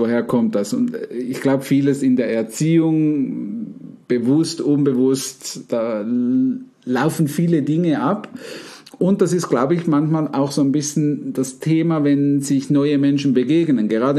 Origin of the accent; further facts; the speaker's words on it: Winterthur, Zurich, Switzerland; dass sie da auch in Winterthur, wo ich aufgewachsen bin, sich bewegt.